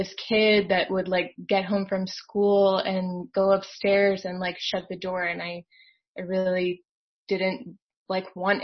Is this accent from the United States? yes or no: yes; Maryland, United States; I grew up in Maryland, probably like 20 miles from here, from where I live now. I've never left, you know, I've like pretty much lived in this radius my entire life.